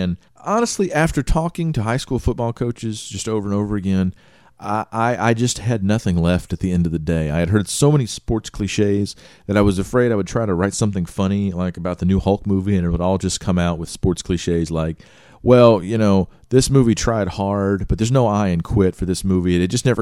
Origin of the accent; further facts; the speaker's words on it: Texas, United States; National championship game, the guy that won it with LSU and his best lineman, both from my hometown.